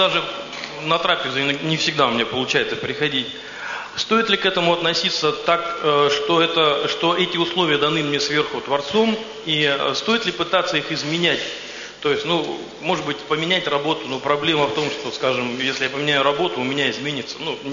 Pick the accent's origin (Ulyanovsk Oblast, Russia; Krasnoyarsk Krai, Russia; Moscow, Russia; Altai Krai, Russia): Krasnoyarsk Krai, Russia; Krasnoyarsk; я из Красноярска.